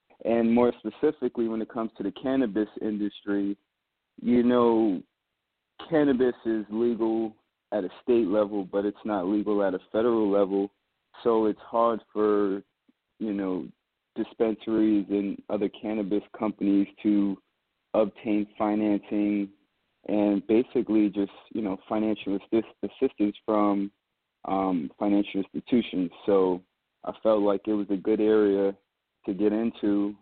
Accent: New York City, New York, United States; I'm from Queens, New York.

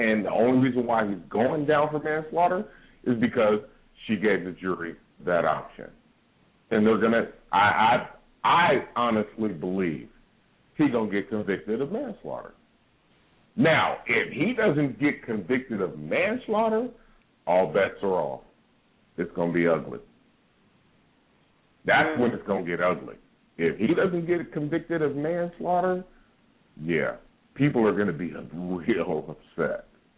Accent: Oakland, California, United States; I'm from Oakland, California.

